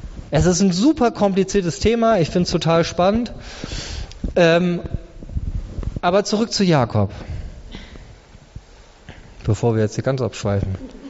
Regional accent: Germany; ich bin 45 Jahre, habe zwei Kinder, ich bin Deutscher

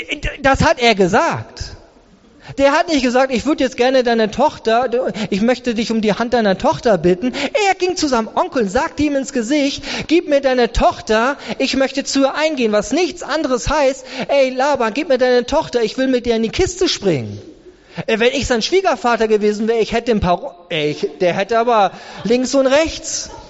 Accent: Germany; ich bin 45 Jahre, habe zwei Kinder, ich bin Deutscher

